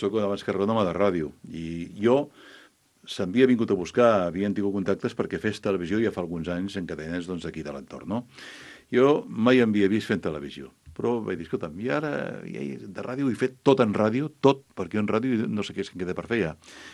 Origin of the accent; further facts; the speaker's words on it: Vilanova i la Geltrú, Catalonia, Spain; jo sóc d'allà, jo no hi renuncio mai, jo sóc de Vilanova i la Geltrú, i ho passejo amb la cara ben alta